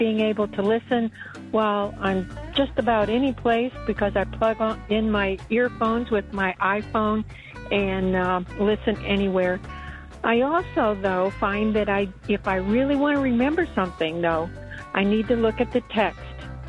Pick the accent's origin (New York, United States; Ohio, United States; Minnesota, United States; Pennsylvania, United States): Ohio, United States; Carrollton; I am from Carrollton, Ohio.